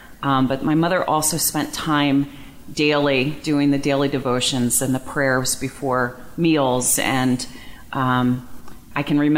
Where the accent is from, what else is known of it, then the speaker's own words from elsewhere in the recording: Baltimore, Maryland, United States; moved away as an adult; So I grew up in Baltimore, Maryland, and I lived in Baltimore until I was about 29, and that's when my family and I moved to Connecticut.